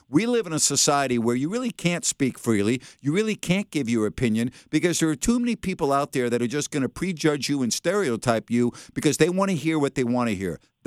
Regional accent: United States; OK, I'm an American and I am entitled to my opinion.

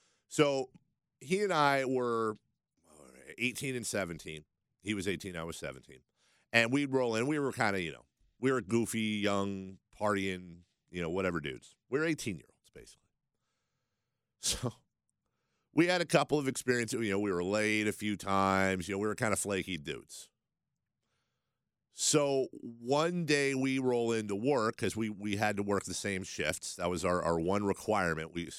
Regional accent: Carmichael, California, United States; I'm a pretty suburban dude, you know. born and raised in Carmichael, went to Rio Americano.

